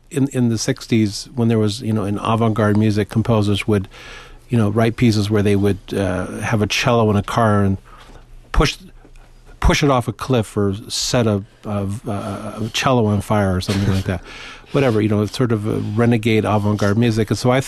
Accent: Cedar Rapids, Iowa, United States; And then I'm from Cedar Rapids, Iowa

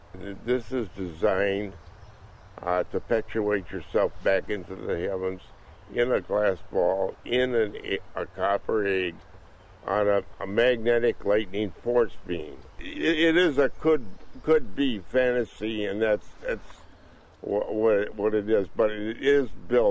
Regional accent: Brooklyn, Wisconsin, United States; from Brooklyn, Wisconsin, the junk dealer.

